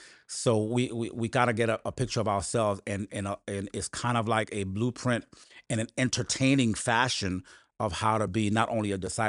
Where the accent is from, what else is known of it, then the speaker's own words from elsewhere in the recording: Port-au-Prince, Ouest, Haiti; now in United States; I am originally from Port-au-Prince, Haiti, which is this little country, you know, south of Florida, 600 miles, I believe.